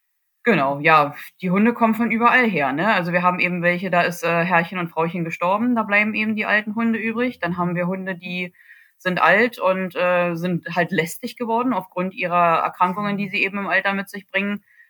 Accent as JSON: {"language": "German", "region": "Berlin", "country": "Germany", "said": "ich bin jetzt mittlerweile 38 Jahre alt, komme eigentlich ursprünglich aus Berlin"}